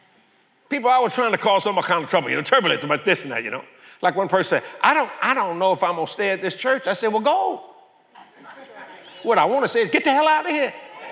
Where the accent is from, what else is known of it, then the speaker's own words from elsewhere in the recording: Louisiana, United States; I'm glad I'm a Cajun.